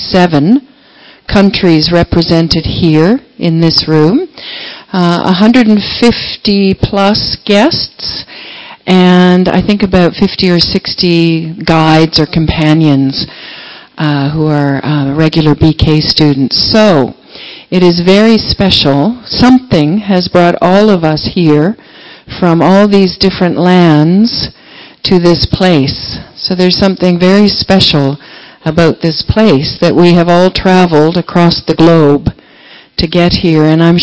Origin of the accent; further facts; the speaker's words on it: Canada; I'm from Canada, and I will introduce our guests for this evening and welcome you.